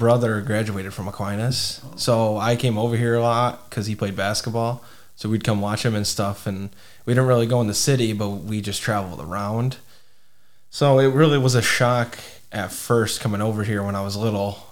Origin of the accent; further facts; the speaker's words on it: Durand, Michigan, United States; I'm from Durand, Michigan, which is by Flint. It's just 10 minutes west of Flint.